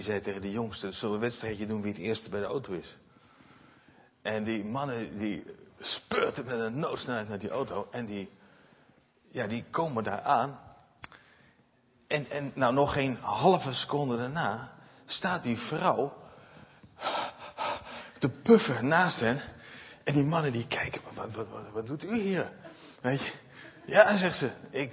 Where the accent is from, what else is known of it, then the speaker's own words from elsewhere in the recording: Eindhoven, North Brabant, Netherlands; Ik ben dat niet gewend. Ik kom uit Eindhoven en daar zitten we wat dichter op elkaar.